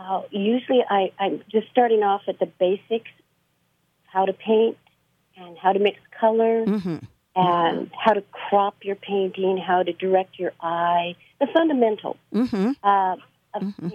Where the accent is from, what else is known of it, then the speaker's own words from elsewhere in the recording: Cannon Beach, Oregon, United States; I was born and raised in the Cannon Beach area, and then I went off to college, came back, and taught school at Cannon Beach Elementary School.